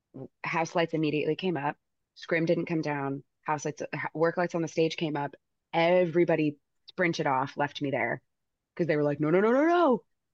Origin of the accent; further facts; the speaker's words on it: Modesto, California, United States; also born or lived in Portland; I am from Modesto, California. It's a little town in central Northern California. Was born there, grew up there for a little bit, moved to Portland, Oregon for a little bit.